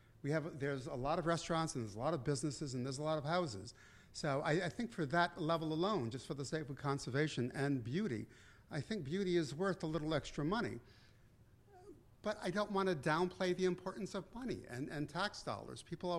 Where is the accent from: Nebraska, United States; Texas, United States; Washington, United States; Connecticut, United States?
Connecticut, United States; Norwich; now in Montville, United States; I was born and raised in Norwich, so moving into Montville was something, always kind of a joke, I guess.